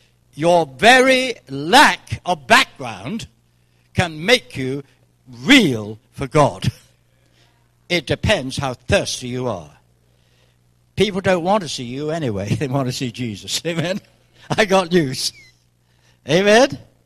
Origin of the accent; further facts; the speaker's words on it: England, United Kingdom; now in Ireland; Now, I'm from England.